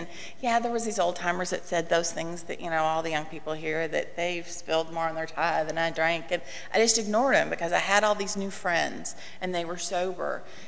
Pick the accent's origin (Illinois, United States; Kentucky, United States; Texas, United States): Kentucky, United States; Louisville; because I'm from Louisville, so Derby, I remember Derby festivities